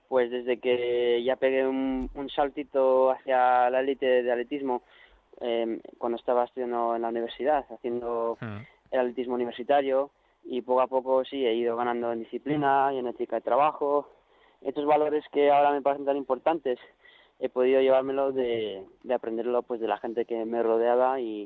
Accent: Spain; also born or lived in Australia; Sí, soy español, pero sí que he vivido fuera, he nacido fuera, y he pasado muchas temporadas aquí en España, todos los veranos desde que nací, muchas navidades

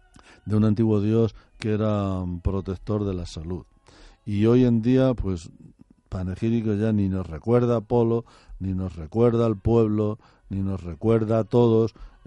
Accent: Los Navalucillos, Castilla-La Mancha, Spain; Tiene que llevar a la fuerza un panegírico de un maestro mítico que hubo en los Navalucillos.

